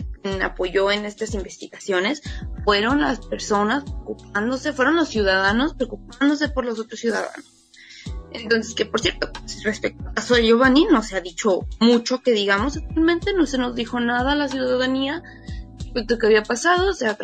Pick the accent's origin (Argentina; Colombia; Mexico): Mexico; Jalisco; sé que somos de Jalisco y por eso nosotras nos movió esto